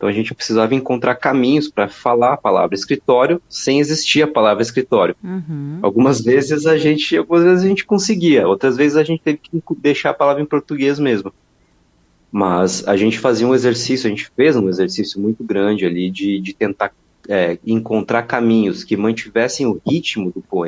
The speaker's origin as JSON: {"language": "Portuguese", "region": "Paraná", "country": "Brazil", "lives_now": "São Paulo, Brazil", "said": "eu sou paranaense, mas moro em São Paulo"}